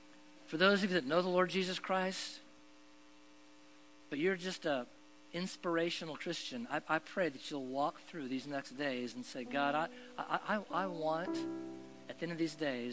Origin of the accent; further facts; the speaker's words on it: Oregon, United States; I grew up in Oregon, did a lot of mountain climbing